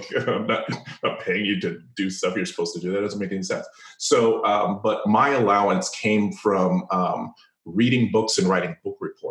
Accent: Chicago, Illinois, United States; My parents are both Caribbean immigrants. I grew up in Chicago. I was born in the U.S. I grew up in Chicago in the 80s and 90s.

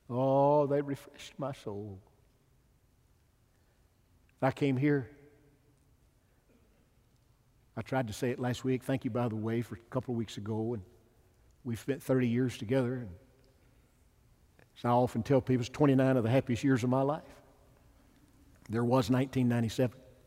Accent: Pisgah, United States; drove to my hometown in Pisgah, 370 miles

